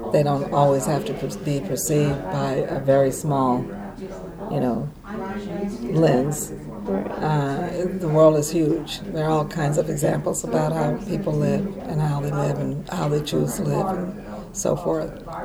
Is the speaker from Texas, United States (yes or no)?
no; Oakland, California, United States; born there; I was born in Oakland, and I was born at a time where my parents actually lived on the peninsula. They lived in Mountain View